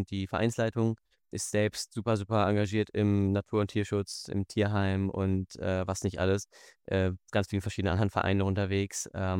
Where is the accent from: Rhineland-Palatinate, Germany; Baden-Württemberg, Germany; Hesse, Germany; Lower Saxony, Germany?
Hesse, Germany; Frankfurt; born there; da ich gebürtiger Frankfurter bin